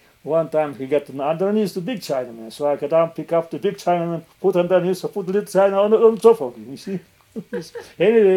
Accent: Belarus; English is a second language; If he was a Ukrainian, I am from the White Russian, they are there.

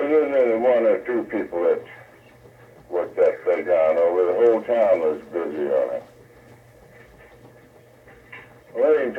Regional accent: Albuquerque, New Mexico, United States; born there; moved away as an adult; I was born in 1885 in Albuquerque, New Mexico. Come to Alaska in 1925. Went outside and came back again in 1935.

